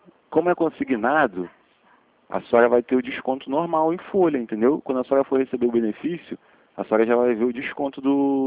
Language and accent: Portuguese; Rio de Janeiro, Brazil; Eu sou do Rio